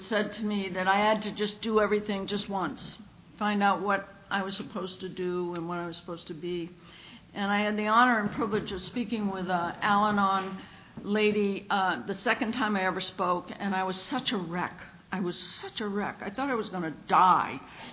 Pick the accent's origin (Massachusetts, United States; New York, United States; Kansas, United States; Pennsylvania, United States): Massachusetts, United States; So even though the flyer says I'm from New Mexico, I'm really from just north of Boston. And I was raised in a very lovely place.